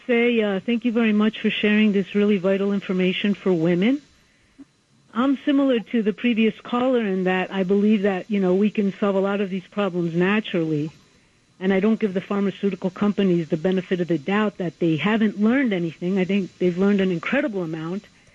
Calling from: Elizabeth, New Jersey, United States; I'm from Elizabeth, New Jersey. Can you hear me?

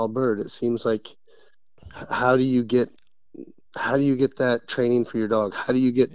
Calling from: Jacksonville, North Carolina, United States; Jacksonville, North Carolina.

